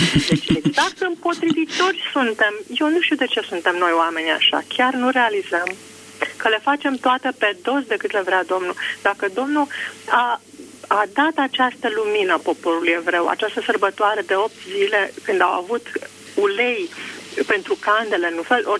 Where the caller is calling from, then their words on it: Bucharest, Romania; din București.